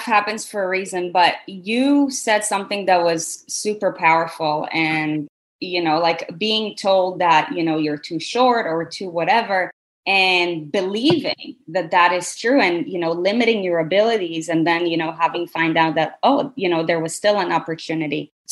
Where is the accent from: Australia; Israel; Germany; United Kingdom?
Israel; moved away as an adult; now in United States; I got a full ride to play tennis for a school in New Jersey because I was born and raised in Israel.